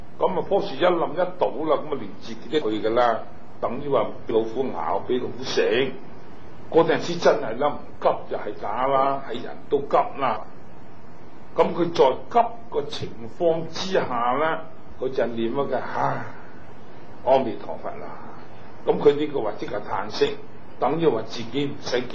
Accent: China; 我哋系中国人

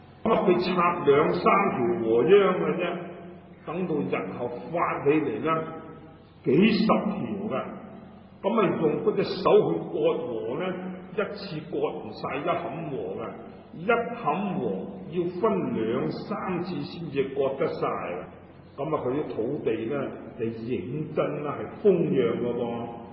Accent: Guangdong, China; 那么我们广东人如果说吃萝卜呢，他就说破气了

